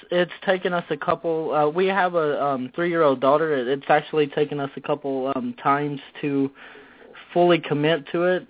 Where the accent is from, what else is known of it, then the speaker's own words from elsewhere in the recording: Georgia, United States; when I lived back down in Georgia, I grew up in Georgia